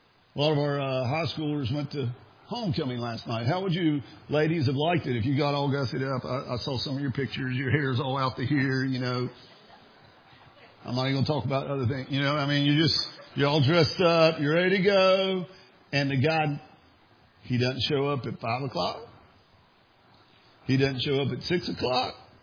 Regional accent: Montgomery, West Virginia, United States; now in Huntington, United States; You've heard, I grew up in Montgomery, West Virginia. We had the Montgomery Herald.

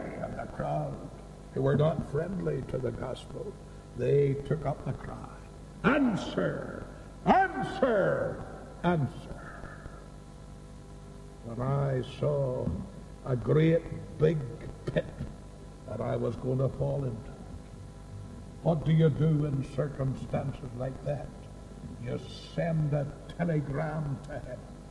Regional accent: Northern Ireland, United Kingdom; I come from Northern Ireland.

